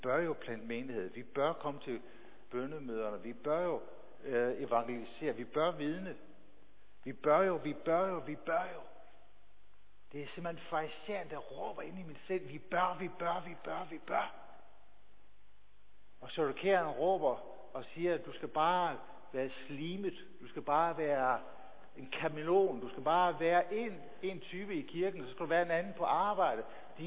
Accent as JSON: {"language": "Danish", "region": "Central Denmark Region", "country": "Denmark", "tie": "born or raised there", "said": "Jeg er født og opvokset i Vestjylland. Jeg har altid været i kristne miljøer."}